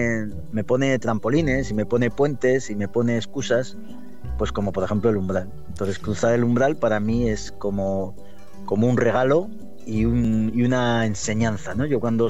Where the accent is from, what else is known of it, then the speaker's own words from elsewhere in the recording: England, United Kingdom; Spanish is a second language; no sé cómo se dirá, porque soy inglés